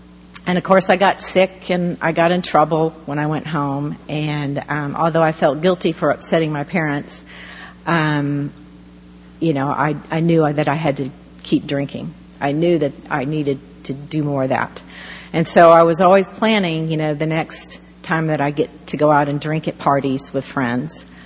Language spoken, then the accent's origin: English; Illinois, United States; also born or lived in Houston, United States; We moved to Illinois when I was just a baby